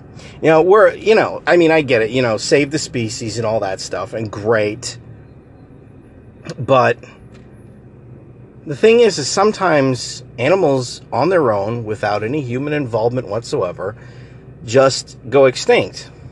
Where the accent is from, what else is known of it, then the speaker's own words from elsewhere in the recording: Massachusetts, United States; I grew up in Massachusetts, and while I was in high school to after I graduated high school, the Big Dig was a thing.